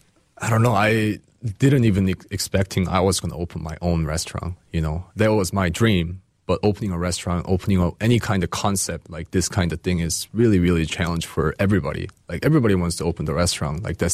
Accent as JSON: {"language": "English", "town": "Seattle", "region": "Washington", "country": "United States", "said": "And then I was going to go back to Seattle. I'm from Seattle, Washington."}